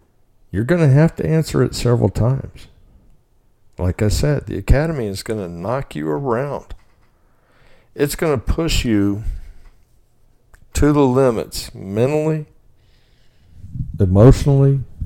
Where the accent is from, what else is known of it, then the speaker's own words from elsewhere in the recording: Oklahoma City, Oklahoma, United States; I was from Oklahoma City.